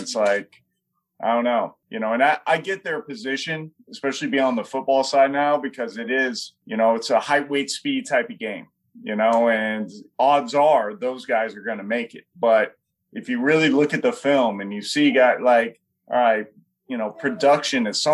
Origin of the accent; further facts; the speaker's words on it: Oklahoma, United States; But yeah, I grew up in Oklahoma and, you know, my mom's side of the family are part of the Cherokee Nation